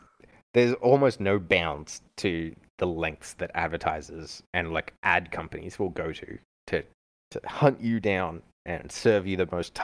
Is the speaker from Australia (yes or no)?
yes; Australia; So, like, growing up in Australia, yeah, everything was centimeters and kilometers and meters, except when it was people's height and weight.